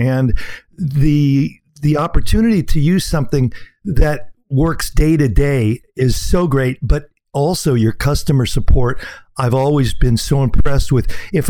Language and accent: English; Sacramento, California, United States; you're from New York and I'm from LA, or I'm from Sacramento, the West Coast.